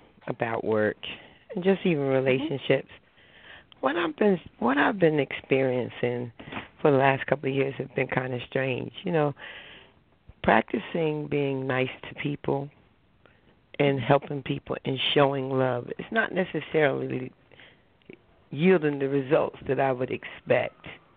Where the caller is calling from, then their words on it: New Jersey, United States; I'm calling from New Jersey.